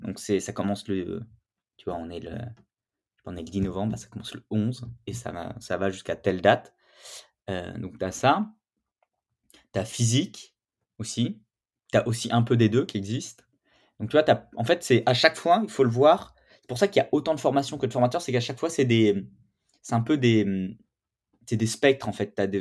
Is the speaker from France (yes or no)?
yes; Bourgogne-Franche-Comté, France; moi je viens du fin fond de la Bourgogne